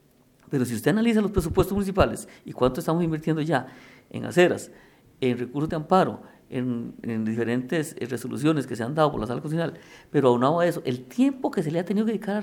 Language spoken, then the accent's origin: Spanish; Costa Rica; somos costarricenses, democráticos, que tenemos un país verde